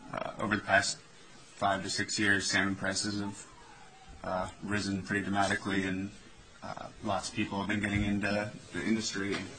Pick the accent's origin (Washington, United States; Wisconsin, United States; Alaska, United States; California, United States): Alaska, United States; Kodiak; also born or lived in Anchorage; I'm from Anchorage, but I grew up set netting and standing in Kodiak.